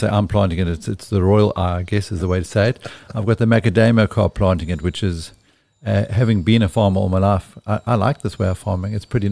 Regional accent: Eastern Cape, South Africa; born there; I've lived on Fairview since I was 6 years old. I was born in the Eastern Cape, but my folks were from here originally. And since I was six, and I'm quite close to 53 now

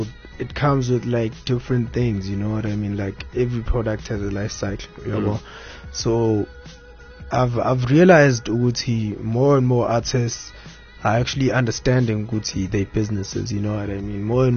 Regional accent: Nkandla, KwaZulu-Natal, South Africa; So I'm from Ezlaleni, Nkandla, you know.

